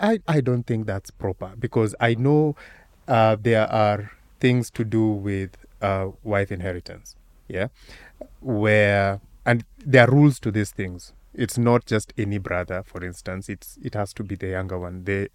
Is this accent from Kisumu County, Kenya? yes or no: yes; Kisumu, Kisumu County, Kenya; I grew up in Kisumu, which is actually quite different from growing up in Shags.